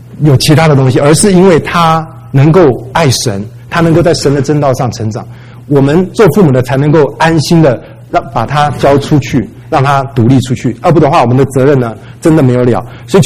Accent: Taiwan; accent: Taiwanese Mandarin; 没有口音，没有我的口音，也没有台湾国语，很厉害

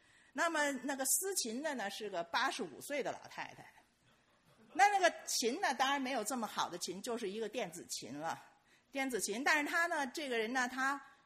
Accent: Beijing, China; accent: Beijing; 这话呢，其实在我们北京话里头是很形象的

